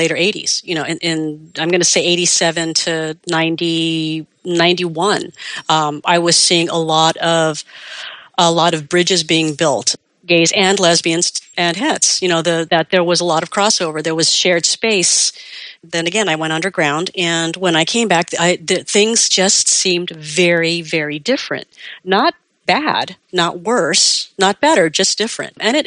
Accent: Los Angeles, California, United States; I'm from Los Angeles. There was a large enough visible presence.

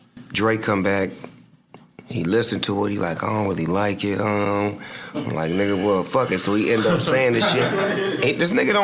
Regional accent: Long Beach, California, United States; I'm from Long Beach. Compton was closer.

